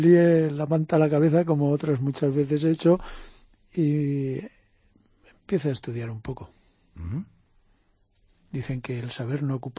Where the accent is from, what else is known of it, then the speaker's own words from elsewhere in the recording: Canfranc, Aragon, Spain; born there; Yo nací en Canfrán, en el Pirineo aragonés.